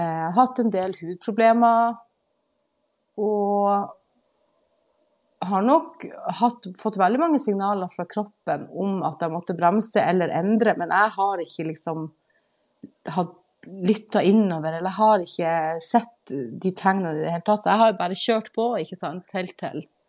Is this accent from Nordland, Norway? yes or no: yes; Nordland, Norway; now in Horten, Norway; vi bor nå i Horten. Vi flyttet ut til Horten i fjor sommer. Vi kommer jo fra Vesterålen.